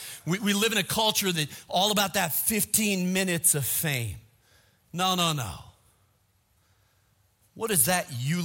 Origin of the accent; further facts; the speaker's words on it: Chicago, Illinois, United States; I mean, we're from Chicago. You just don't do that.